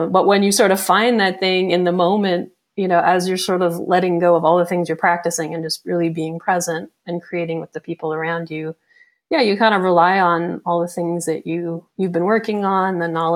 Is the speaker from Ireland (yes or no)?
no; Calgary, Alberta, Canada; now in New York, United States; you know, I grew up in Calgary and went to school in Toronto for jazz piano. And then I moved to New York